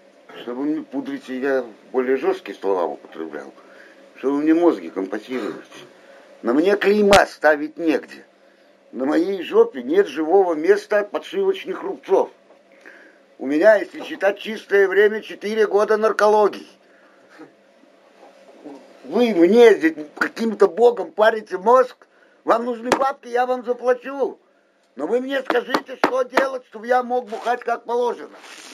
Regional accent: Minsk, Belarus; я минчанин.

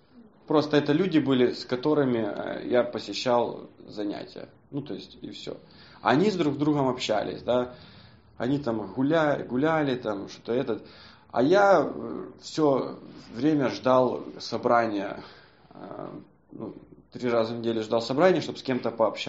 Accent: Zaporizhzhia, Zaporizhzhia Oblast, Ukraine; now in Kyiv, Ukraine; я из Запорожья переехал.

